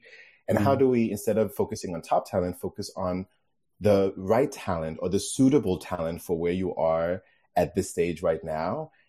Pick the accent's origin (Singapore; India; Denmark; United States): Denmark; Copenhagen, Capital Region of Denmark; So there's a bit of a bias there because I'm from Copenhagen. So there's like, oh, there's actually a great company that's from my hometown.